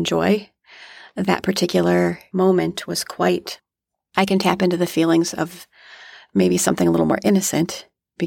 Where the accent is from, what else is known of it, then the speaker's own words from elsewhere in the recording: Iowa, United States; Jason Momoa is from Iowa. I'm from Iowa.